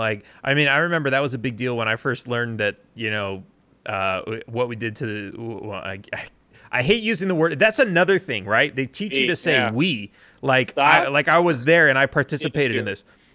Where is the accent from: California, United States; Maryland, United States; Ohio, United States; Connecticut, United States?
California, United States; Los Angeles; growing up in Los Angeles, all the streets are Spanish names.